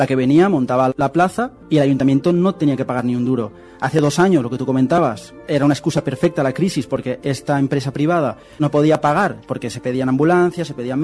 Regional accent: Tabernes de la Valldigna, Valencian Community, Spain; el caso de Tabernes de la Valldigna, de donde soy yo

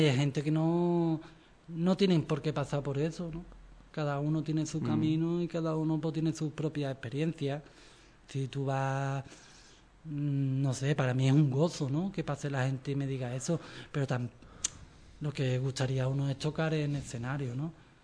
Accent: Chiclana de la Frontera, Andalusia, Spain; pues yo soy de Chiclana

